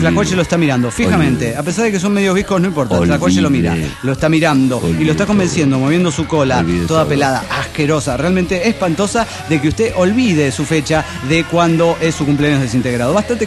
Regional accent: Guatemala; Hola, ¿cómo están? … de Guate.

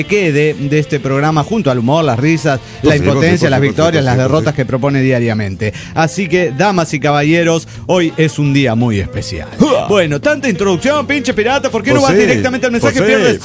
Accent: Guadalajara, Jalisco, Mexico; de Guadalajara, Jalisco, México.

